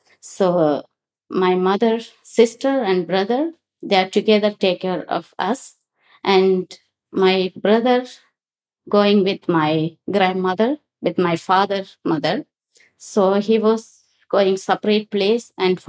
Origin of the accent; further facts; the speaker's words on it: Sri Lanka; English is a second language; I'm from Sri Lanka.